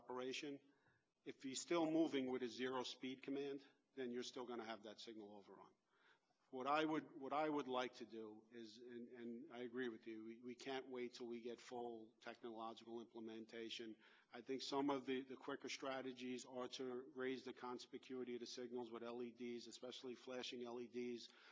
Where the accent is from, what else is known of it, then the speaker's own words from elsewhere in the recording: New York, United States; I don't know, and I come from New York. We get a tremendous amount of red signal overruns in New York